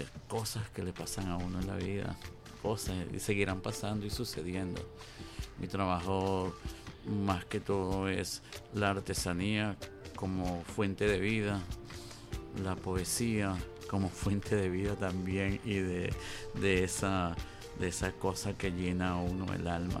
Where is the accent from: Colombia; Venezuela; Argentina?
Venezuela; Lara; born there; also born or lived in Guanare / Aragua / Nueva Esparta; now in Caracas, Venezuela; Nací en Lara, viví en Guanare, en Aragua, en Nueva Esparta, ahora acá en Caracas, y me siento venezolano 100%.